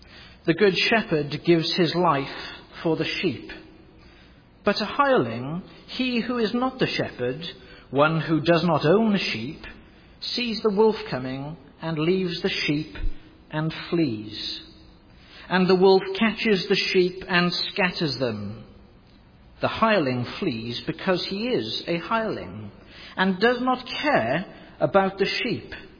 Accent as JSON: {"language": "English", "region": "Wales", "country": "United Kingdom", "said": "my home country of Wales"}